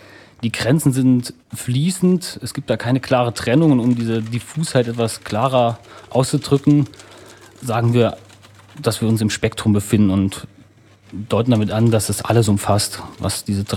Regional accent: Neuwied, Rhineland-Palatinate, Germany; born there; now in Mannheim, Germany; ich wurde 1984 in Neuwied geboren, wohne in Mannheim

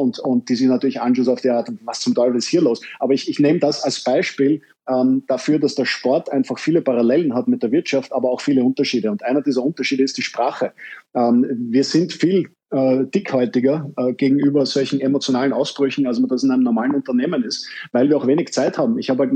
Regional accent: Vienna, Austria; ich als Wiener

